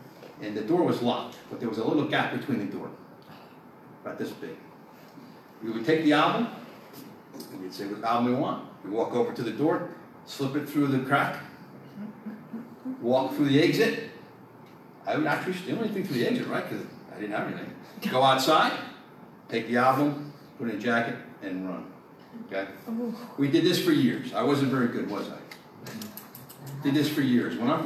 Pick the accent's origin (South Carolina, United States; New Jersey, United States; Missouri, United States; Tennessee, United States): New Jersey, United States; Now, I grew up in North Jersey, and I tell you, I grew up in the 70s.